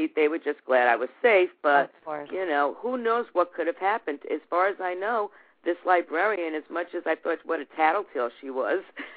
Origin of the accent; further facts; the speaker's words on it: New York, United States; And basically, I'm from New York originally and from the suburbs.